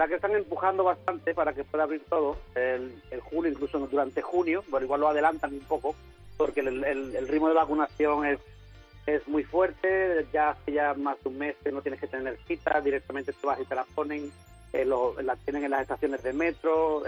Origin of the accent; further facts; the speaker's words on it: Spain; now in United States; Si nosotros somos españoles